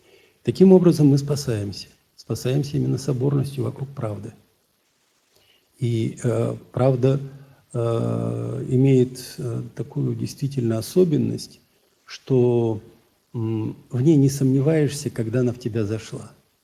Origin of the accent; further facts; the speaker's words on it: Siberia, Russia; мы же сибиряки, я справлюсь, я здоровый